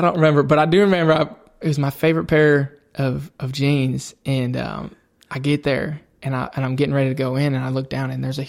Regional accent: Naperville, Illinois, United States; now in Nashville, United States; So I grew up in Naperville, Illinois.

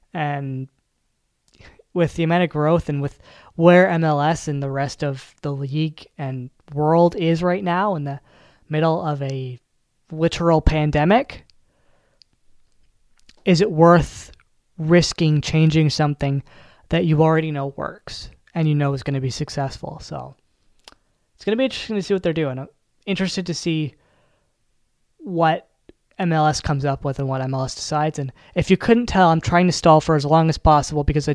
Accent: Canada; because I'm from Canada and I know December gets cold, as well as January and February.

